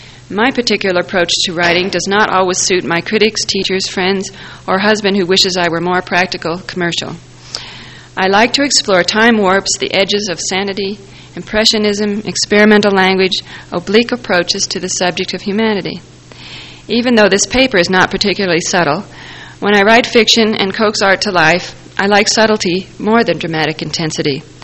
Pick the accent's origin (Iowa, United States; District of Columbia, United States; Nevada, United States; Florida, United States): Nevada, United States; Las Vegas; I grew up in Las Vegas